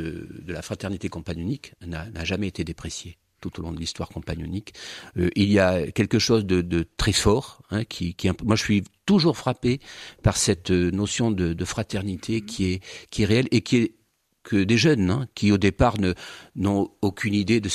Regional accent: Occitanie, France; accent: Languedoc; Vous devinez à mon accent que moi je serais plutôt Languedoc.

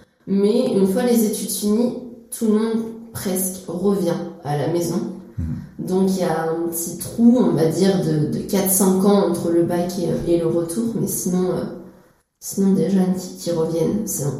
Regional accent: Troyes, Grand Est, France; j'ai 22 ans et je suis étudiante en histoire à Paris. Et je suis originaire d'ici, du diocèse de Troyes, et mes attaches sont ici, donc j'ai pas voulu partir.

